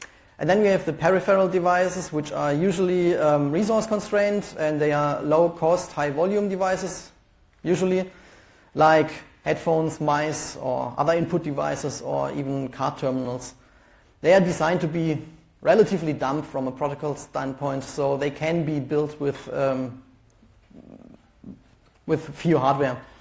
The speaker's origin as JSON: {"language": "English", "country": "Germany", "second_language": "English", "said": "from Germany."}